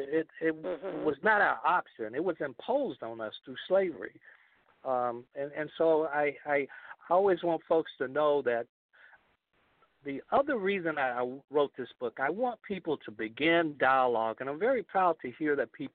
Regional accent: Gaston, Alabama, United States; some of the traumas I share from growing up in Gaston, Alabama, and from and through racism.

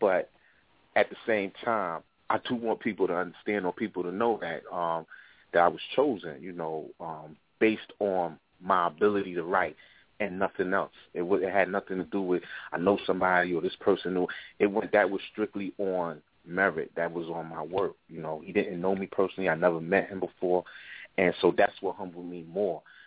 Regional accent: Brooklyn, New York, United States; Nah, I don't do that. I'm from Brooklyn.

